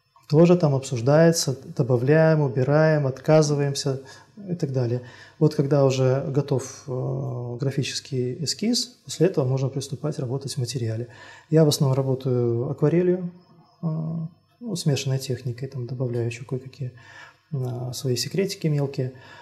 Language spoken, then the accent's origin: Russian; Slutsk, Minsk Region, Belarus; Я сам родом из Слуцка, Минской области.